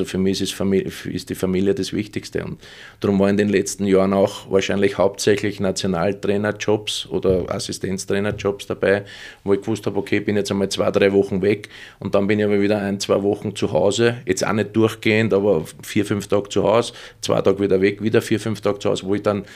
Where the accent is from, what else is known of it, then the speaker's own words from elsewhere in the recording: Vienna, Austria; Als Wiener gehört ein bisschen der blöde Schmäh dazu